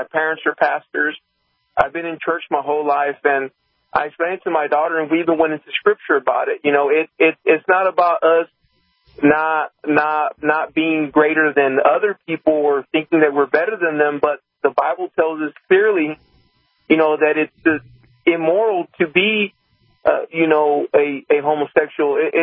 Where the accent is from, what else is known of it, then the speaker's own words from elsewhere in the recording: Houston, Texas, United States; I am from the, I think it's Sector 6 in Texas. In Texas. I'm from Houston.